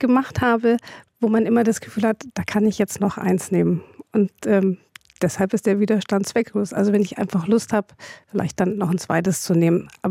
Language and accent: German; Germany; also born or lived in United States; Ich bin zwar in Amerika geboren, aber ich wurde mit 10 Monaten nach Deutschland verpflanzt, gewaltsam.